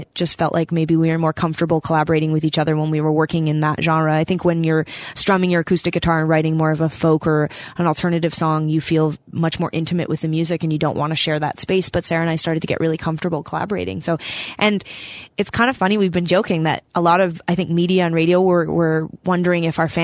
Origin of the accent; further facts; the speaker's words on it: Alberta, Canada; growing up in Alberta, the punk music scene and the rock music scene was big